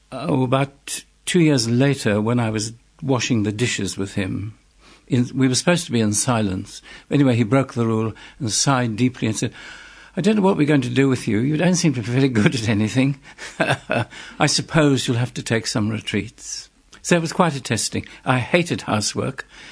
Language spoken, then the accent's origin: English; Bulawayo, Zimbabwe; In my hometown of Bulawayo in Zimbabwe.